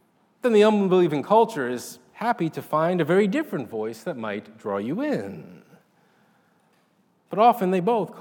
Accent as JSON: {"language": "English", "region": "New York", "country": "United States", "tie": "born or raised there", "said": "Now, as many of you know, I grew up in New York, where, unlike here, you can see the sun during the school year."}